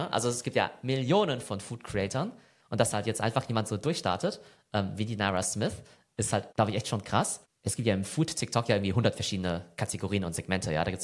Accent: Germany; Vielleicht, weil wir als Deutsche vielleicht irgendwie Englisch irgendwie als höherwertig wahrnehmen, als jetzt irgendwie Deutsch.

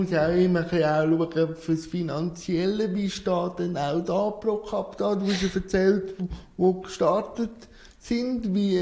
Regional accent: Zug, Switzerland; Also ich komme ja aus dem Kanton Zug

